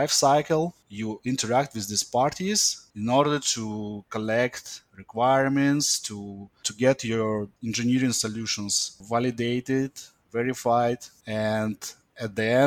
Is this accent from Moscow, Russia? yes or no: yes; Moscow, Russia; I'm from Russia, from Moscow City. I graduated from Bauman Moscow State Technical University in 2006.